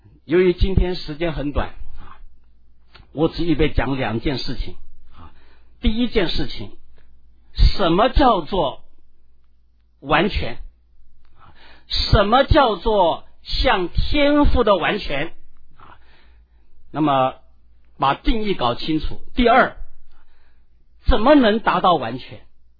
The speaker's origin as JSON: {"language": "Chinese", "country": "China", "said": "因为我们中国人应该相当懂这个道理，我们中国自古以来对于做人的道理最基本的 要做一个正人君子，"}